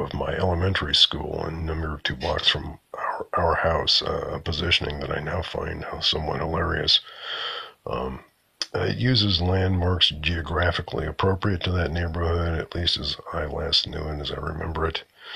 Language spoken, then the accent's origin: English; Cedar Rapids, Iowa, United States; moved away as an adult; I grew up in Cedar Rapids, Iowa. I was born in 1956, and though I've been away since 1976, except for the 2 years I attended graduate school in Iowa City in the early 90s, I still have not gotten past it